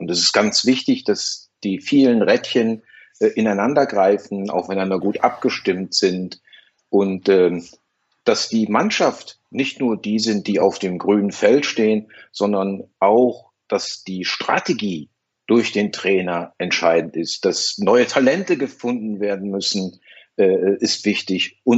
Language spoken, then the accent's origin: German; Düsseldorf, North Rhine-Westphalia, Germany; born there; ich bin ja gebürtiger Düsseldorf